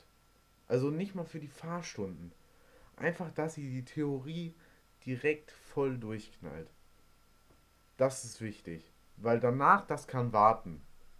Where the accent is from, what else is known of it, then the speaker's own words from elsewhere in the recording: Schonungen, Bavaria, Germany; ich komme aus Schonungen bei